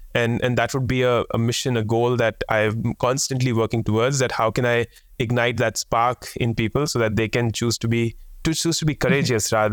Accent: India; now in Melbourne, Australia; I come from India. We've recently moved here to Melbourne.

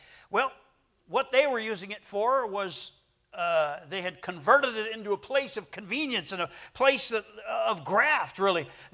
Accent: Tucson, Arizona, United States; I was raised in Tucson. They had a lot of stockyards there.

